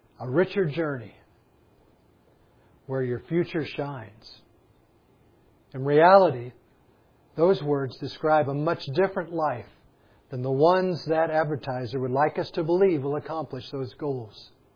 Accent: United States; We're from America, a land of plenty, a land that has slidden away from God in many ways.

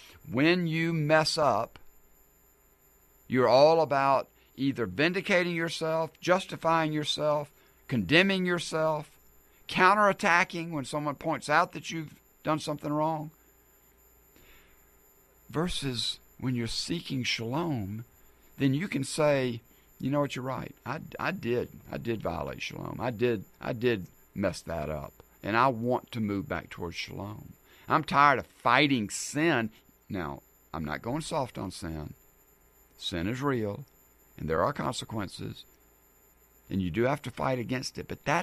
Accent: the South, United States; And even though I'm from the South, you can get a little bit of an Italian dialect in there, accent.

